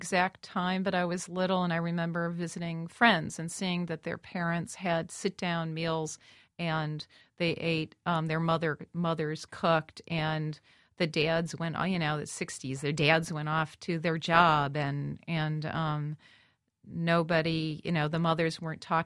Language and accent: English; Cleveland, Ohio, United States; I started searching for paintings online that I remembered from the Cleveland Museum of Art, where we grew up in Cleveland.